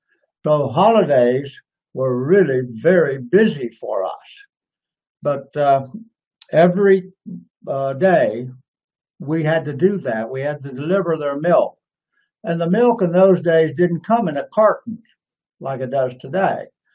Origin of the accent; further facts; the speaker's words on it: West Virginia, United States; when I went in, I thought I would stay right in my home state of West Virginia, that I wouldn't go anywhere else.